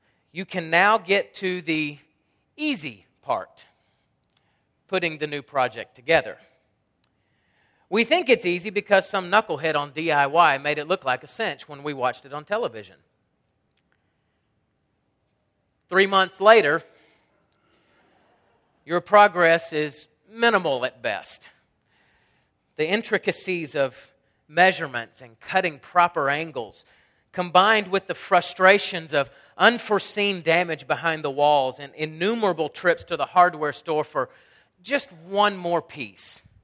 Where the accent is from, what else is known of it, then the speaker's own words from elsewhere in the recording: Huntsville, Alabama, United States; Most of you are aware that I hail from Huntsville, Alabama, which is the span of the storms that went through there.